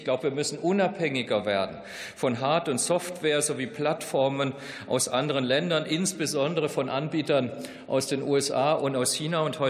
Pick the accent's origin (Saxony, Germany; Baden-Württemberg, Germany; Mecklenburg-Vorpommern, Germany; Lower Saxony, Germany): Baden-Württemberg, Germany; leider ist ja mein Heimatbundesland Baden-Württemberg das Schlusslicht.